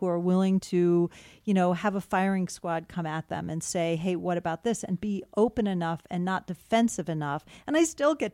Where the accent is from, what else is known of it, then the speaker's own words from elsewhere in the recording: Ithaca, New York, United States; I grew up in Ithaca, New York. You know, it's a really weird place. I grew up in a pretty affluent neighborhood.